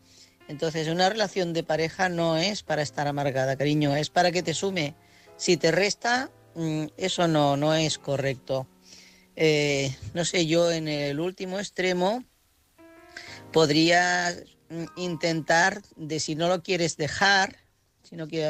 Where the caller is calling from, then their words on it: Girona, Catalonia, Spain; corresponsal de Girona.